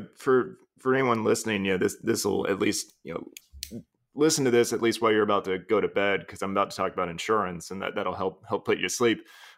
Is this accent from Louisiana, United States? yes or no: no; Florida, United States; also born or lived in Georgia; now in Cincinnati, United States; I've been fairly transient most of my life growing up in South Florida and a little bit in Georgia.